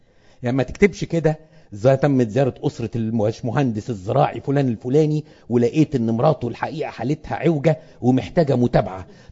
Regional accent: Egypt; لان احنا كمصريين زي ما كان بيقول ابونا برضو على المجتمع المصري

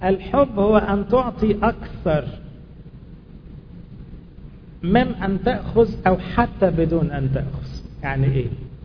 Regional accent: Egypt; احنا كلنا كمصريين بنعرف ننقد بعض، نعيب في بعض، نشاور على الغلط

